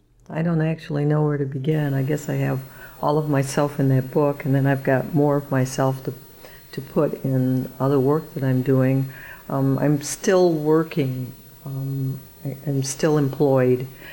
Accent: Detroit, Michigan, United States; No, I grew up in Detroit.

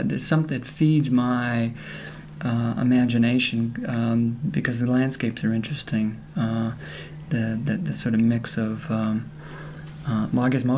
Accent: Cedar Rapids, Iowa, United States; also born or lived in Illinois / Indiana / Michigan; No, I'm actually from Cedar Rapids, Iowa.

